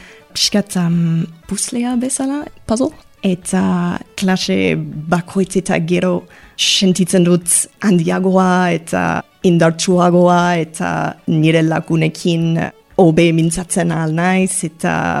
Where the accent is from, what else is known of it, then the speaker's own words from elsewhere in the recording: Canada; Basque is a second language; now in Bayonne, France; Kanadakoa naiz. Euskal Herrian bizi naiz bara 8 urte orain. Eta euskara ikasten hasi nintzen duela bi urte, aika gau eskolan. Eta okina naiz, hemen Baionan